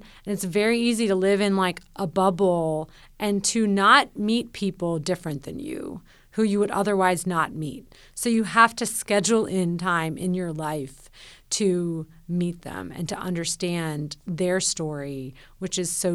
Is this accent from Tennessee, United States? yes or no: yes; Nashville, Tennessee, United States; So when I moved back to Nashville, my hometown, I didn't know of a job that I was really that interested